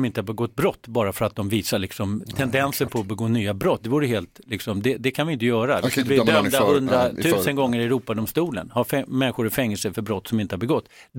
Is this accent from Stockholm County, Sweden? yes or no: yes; Sollentuna, Stockholm County, Sweden; I Sollentuna där jag växte upp